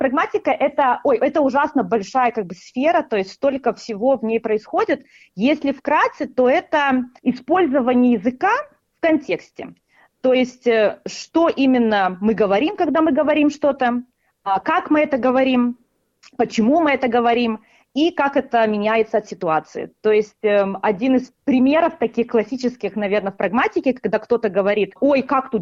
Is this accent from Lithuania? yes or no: yes; Lithuania; моя академическая, как сказать, такая карьера началась в Литве, то есть я из Литвы.